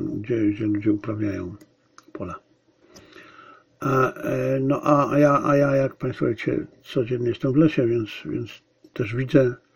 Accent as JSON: {"language": "Polish", "town": "Zabrze", "region": "Silesian Voivodeship", "country": "Poland", "tie": "born there", "said": "jestem wsiakiem, no może nie z urodzenia, bo niestety, urodziłem się w mieście, aczkolwiek w wspaniałym mieście, w kochanym Zabrzu, ale przez całe życie czułem wieś. Najlepiej się czułem na wsi, dlatego pewnie na starość mieszkam na wsi."}